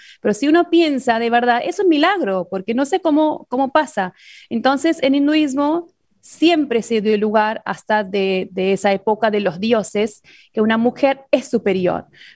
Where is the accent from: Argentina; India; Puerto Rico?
India; North India; Yo te puedo contar lo que hacemos en el norte, de donde soy yo